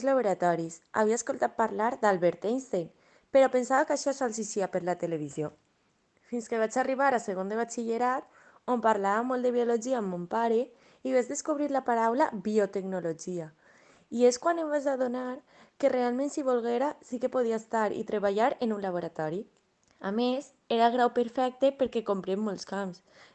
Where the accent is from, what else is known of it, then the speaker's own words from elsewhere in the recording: Pego, Valencian Community, Spain; tinc 23 anys, soc de Pego